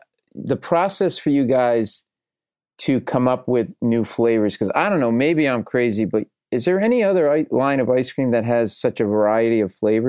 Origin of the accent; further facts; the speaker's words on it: Rhode Island, United States; I grew up in Rhode Island.